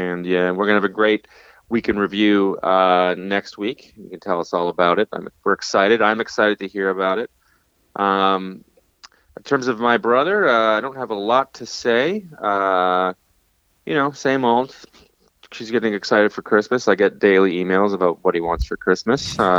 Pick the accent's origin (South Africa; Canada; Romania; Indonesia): Canada; Ottawa, Ontario; now in New York, United States; I was like, I'm from Ottawa.